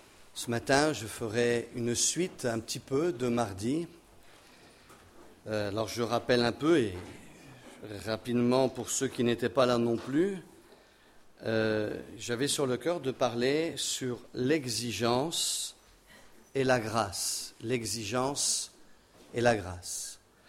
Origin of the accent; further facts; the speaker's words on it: Roubaix, Hauts-de-France, France; born there; Je suis né à Roubaix, c'est la ville aux 1000 cheminées.